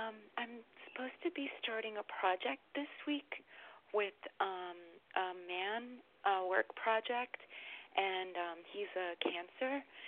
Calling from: New York, United States; I'm in New York.

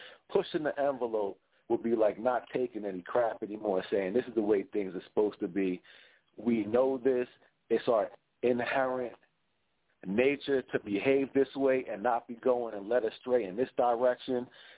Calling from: Atlantic City, New Jersey, United States; I'm calling from South Jersey around the Atlantic City area.

